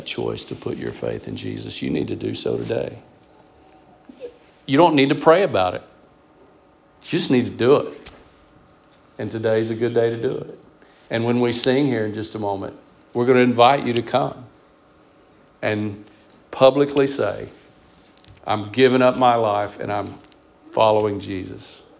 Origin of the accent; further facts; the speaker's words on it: Texas, United States; And in Texas, we want everybody to know where we live, right? I'm Texan.